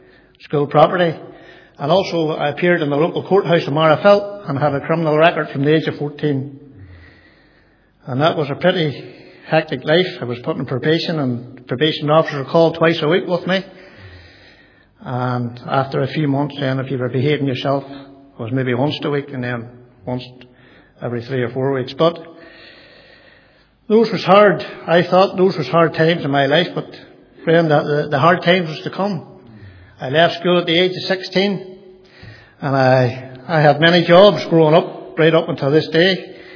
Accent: Maghera, Northern Ireland, United Kingdom; As a young man growing up in Makara, and a lot of young men at that time in Makara, we get into a lot of trouble.

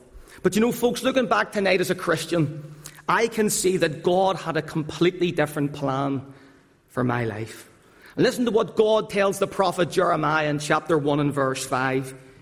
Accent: Belfast, Northern Ireland, United Kingdom; I'm from the Donegal Road area in Belfast. Live right beside Windsor Park.

